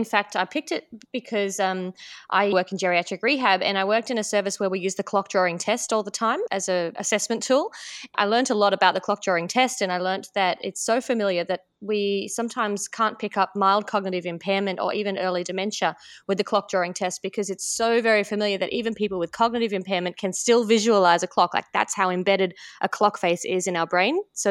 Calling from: Brisbane, Queensland, Australia; It's 10 past 8 on Wednesday, the 4th of July in Brisbane, Australia.

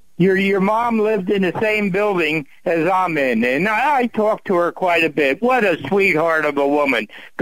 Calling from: Atlantic City, New Jersey, United States; Oh, okay. … from Atlantic City.

